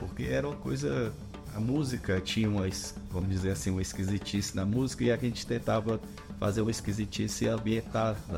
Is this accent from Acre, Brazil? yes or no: no; Ceará, Brazil; Eu sou cearense, né, questão marcante, né, estando em outro lugar, né, na outra cidade, mas nasci, cresci no Ceará